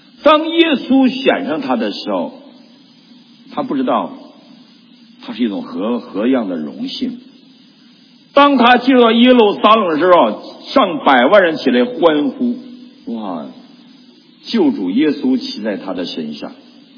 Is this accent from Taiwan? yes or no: no; Northeast China, China; 我们东北驴是不可以骑的。我小的时候在乡下就骑驴